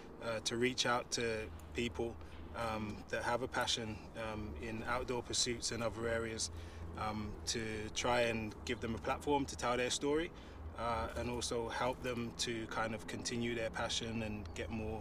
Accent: Birmingham, West Midlands, United Kingdom; born there; moved away; So I'm born in the UK in a wonderful, beautiful place called Birmingham. Yeah, and then I moved out here about 10 years ago.

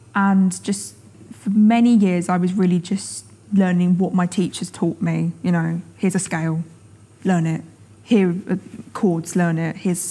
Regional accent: Margate, South East England, United Kingdom; I am from Margate.

